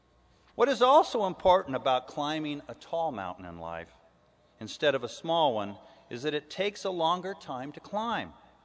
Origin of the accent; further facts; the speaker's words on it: San Diego, California, United States; as I was growing up in San Diego and the sea was so much a part of my life, literally, the sea was my backyard, right at the doorstep of my home.